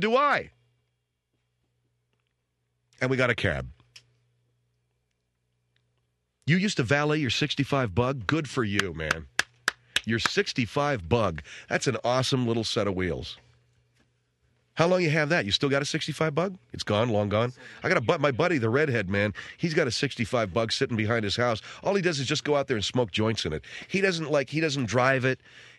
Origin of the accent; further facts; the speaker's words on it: Arcadia, California, United States; I grew up in Arcadia, so it was a big industry in my town. My little town of Arcadia, the horse racing was a big deal.